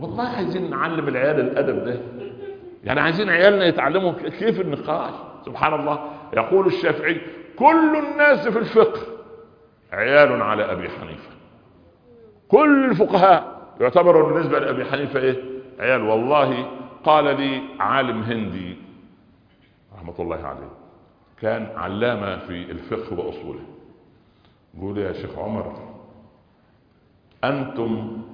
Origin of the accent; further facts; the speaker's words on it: Egypt; والله احنا عندنا في مصر هنا الرواية الغالبة حفص عن عاصم